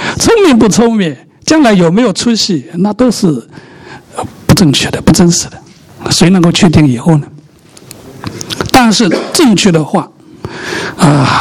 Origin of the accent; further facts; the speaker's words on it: Wenzhou, Zhejiang, China; 我以前在这个，我是温州人，但是我在服侍的时候是在宁波